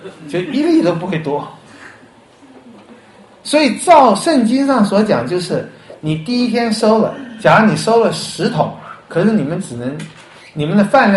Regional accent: China; 没有信心嘛，我们中国人尤其没信心啊

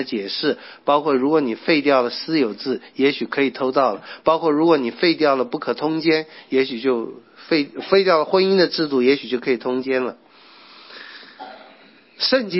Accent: China; 这个在西方传统叫自然法的传统，在我们中国人讲的就良知良能

